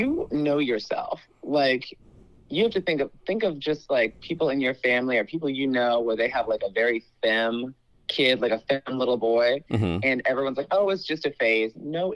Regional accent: Woodbridge, Virginia, United States; Yeah, I'm from Woodbridge, Virginia. I went to Woodbridge Senior High School.

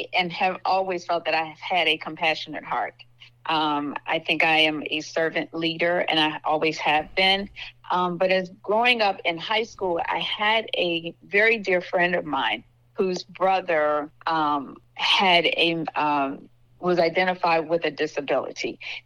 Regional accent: Chicago, Illinois, United States; moved away as an adult; now in Maryland, United States; Born and raised in Chicago, Illinois. Came to Maryland to work.

